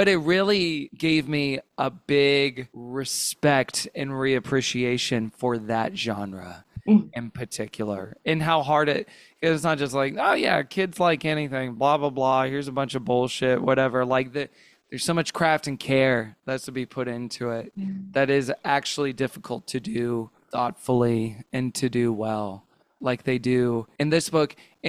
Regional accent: Texas, United States; now in California, United States; But I was robbed of that experience growing up in Texas.

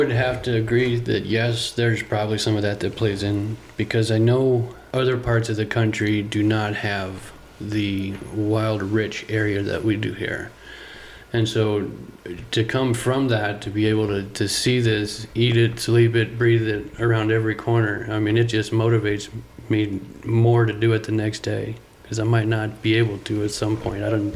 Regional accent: Ohio, United States; where I was born and raised in Ohio. You know, it's a dream of everyone's back there in the Midwest to see the West, to get to experience it.

